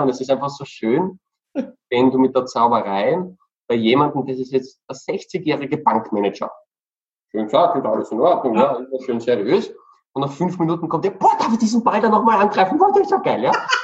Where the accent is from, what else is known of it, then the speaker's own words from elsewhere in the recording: Peru; also born or lived in Andes; Ich bin auch einige Jahre als Kind im Urwald aufgewachsen, unter den Indianern in Südamerika, in Peru und den Anden.